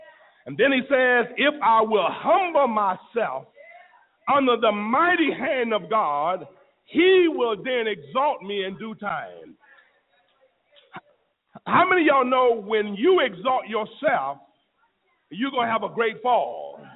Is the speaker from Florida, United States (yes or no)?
yes; Florida, United States; when I was growing up in Florida